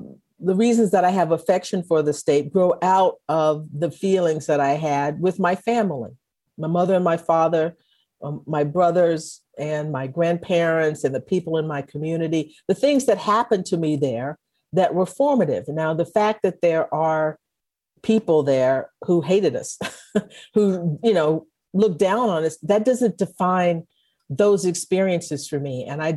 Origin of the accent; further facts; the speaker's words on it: Texas, United States; I've thought of myself as a Texan connected to that place